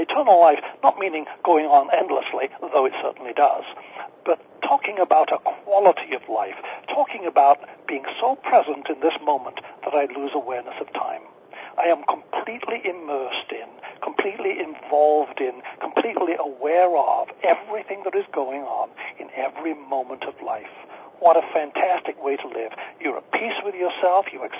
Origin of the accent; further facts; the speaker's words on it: Yorkshire and the Humber, United Kingdom; I grew up in the Church of England, in Yorkshire, in England